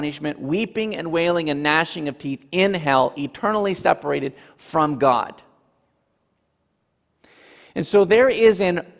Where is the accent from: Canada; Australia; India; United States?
Canada; Ontario; Funny aside, when I grew up in Ontario, Canada, I can remember saying the Lord's Prayer in school